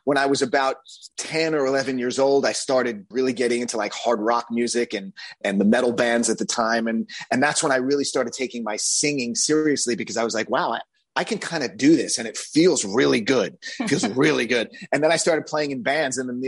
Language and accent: English; Long Island, New York, United States; Idina and I grew up together on Long Island.